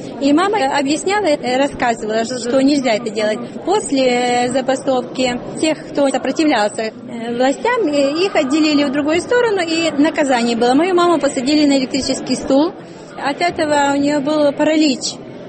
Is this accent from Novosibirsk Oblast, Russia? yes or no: no; Norilsk, Krasnoyarsk Krai, Russia; born there; Когда меня спрашивают: ты украинка? Да, украинка. А откуда ты? Я говорю: с Норильска. Многие не понимают, потому что я родилась в Норильске.